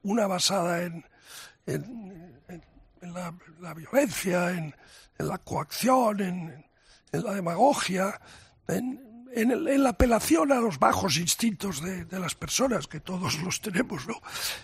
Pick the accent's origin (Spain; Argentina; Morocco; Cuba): Spain; de amor a lo que somos los españoles, con nuestros defectos y nuestras virtudes